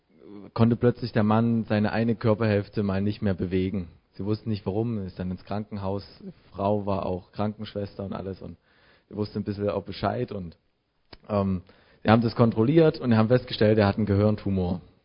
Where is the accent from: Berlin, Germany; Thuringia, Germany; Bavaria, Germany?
Thuringia, Germany; Gera; ich komme aus Thüringen, aus Gera.